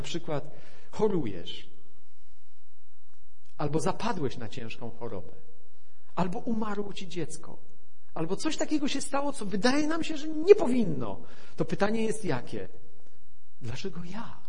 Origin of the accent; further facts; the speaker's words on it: Szczecin, West Pomeranian Voivodeship, Poland; bo ze Szczecina pochodzę